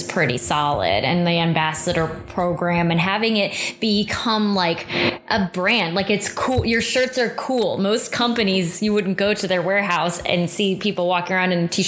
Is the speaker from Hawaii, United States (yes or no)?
no; St. Louis, Missouri, United States; again, we're both from St. Louis area.